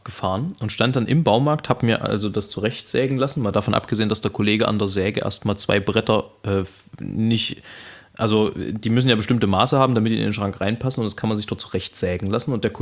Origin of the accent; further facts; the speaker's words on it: Saxony, Germany; als Sachse